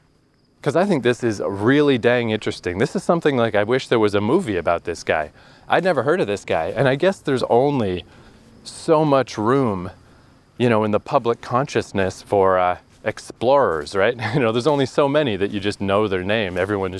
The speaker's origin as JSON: {"language": "English", "town": "Fredericton", "region": "New Brunswick", "country": "Canada", "tie": "born or raised there", "said": "like my hometown, Fredericton, New Brunswick, has more people than that."}